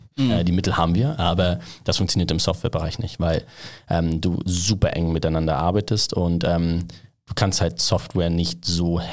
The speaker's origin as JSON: {"language": "German", "town": "Flensburg", "region": "Schleswig-Holstein", "country": "Germany", "tie": "born or raised there", "said": "Also bin aufgewachsen in Flensburg, Handewitt"}